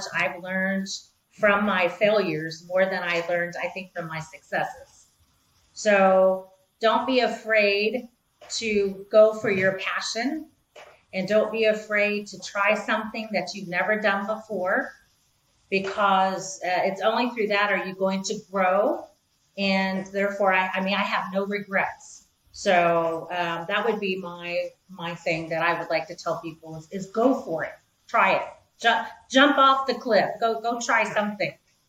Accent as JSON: {"language": "English", "region": "Florida", "country": "United States", "said": "I'm originally from Florida, so I do have we both are scuba divers."}